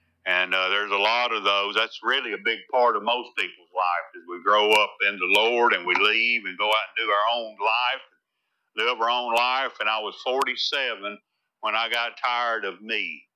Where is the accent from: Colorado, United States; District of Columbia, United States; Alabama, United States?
Alabama, United States; Birmingham; also born or lived in Tennessee; And I lived and grew up in Birmingham, Alabama. I'm from Tennessee, but I grew up in Birmingham, right in the middle of the Bible Belt.